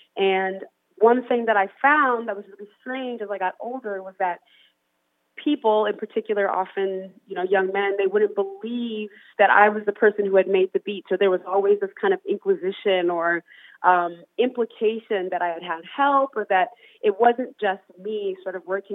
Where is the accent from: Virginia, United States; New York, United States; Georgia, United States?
New York, United States; Ithaca; also born or lived in Poughkeepsie; I was born in Poughkeepsie and then moved to Ithaca when I was about 5.